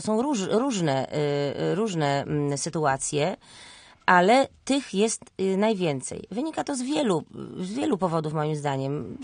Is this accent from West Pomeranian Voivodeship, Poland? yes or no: no; Łódź, Łódź Voivodeship, Poland; na to, że ta Łódź, która kiedyś była bardzo, bardzo przyjazna cudzoziemcom, ja zresztą pamiętam, bo wychowałam się tutaj